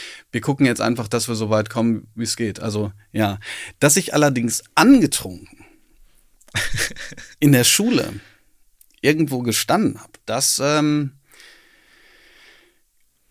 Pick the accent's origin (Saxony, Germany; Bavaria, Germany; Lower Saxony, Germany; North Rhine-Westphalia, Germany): North Rhine-Westphalia, Germany; ich komme halt aus dem Ruhrgebiet, ne? Ja. Da fängt man ja fast jeden Satz mit Hör mal.